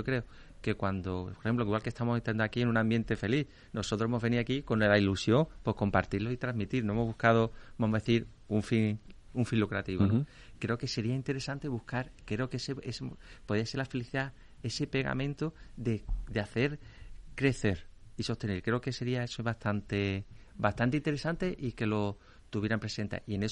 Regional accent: Cádiz, Andalusia, Spain; yo que soy de Cádiz, evidentemente vengo de Cádiz

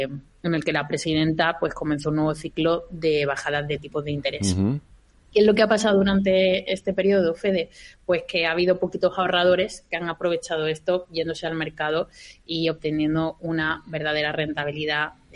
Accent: Seville, Andalusia, Spain; Yo soy sevillana y sevillista

